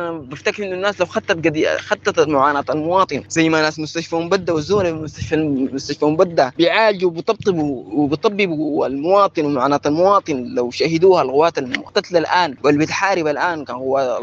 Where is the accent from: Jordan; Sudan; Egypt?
Sudan; يعني انا سوداني وفي بلدي وقاعد في وطني